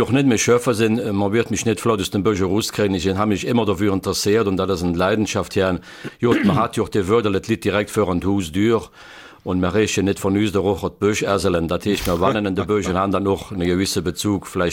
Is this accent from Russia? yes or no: no; Krinkelt, Wallonia, Belgium; now in Rocherath, Belgium; Ja, das stimmt, ich stamme aus Kränkelt, wann aber inzwischen langer Rochot, aber da gibt es keinen Unterschied in Sprache zwischen Rochot und Kränkelt.